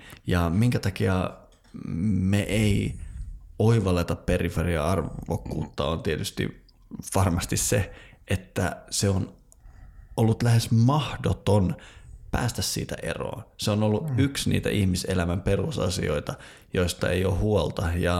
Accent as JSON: {"language": "Finnish", "region": "Lapland", "country": "Finland", "tie": "born or raised there", "said": "Mä oon tietysti Lapista kotoisin"}